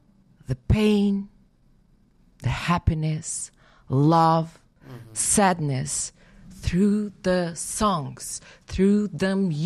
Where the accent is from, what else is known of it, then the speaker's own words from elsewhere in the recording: Ukraine; born there; English is a second language; I was born in the Ukraine.